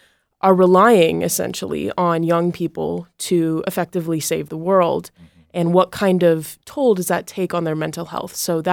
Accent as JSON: {"language": "English", "region": "Missouri", "country": "United States", "moved": "as an adult", "lives_now": "Boise, United States", "said": "And I am originally from Missouri, so came to Boise for the first time."}